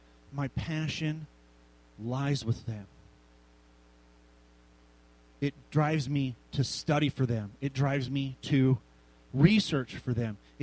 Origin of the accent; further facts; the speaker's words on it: Colorado, United States; I'm from Colorado. I'm a huge Denver Broncos fan.